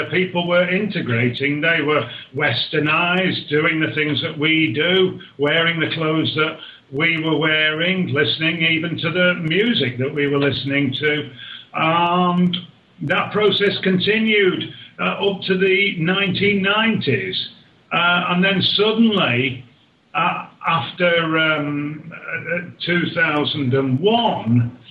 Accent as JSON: {"language": "English", "town": "Ashton-under-Lyne", "region": "North West England", "country": "United Kingdom", "tie": "born or raised there", "said": "I was brought up in Ashton-under-Lyne"}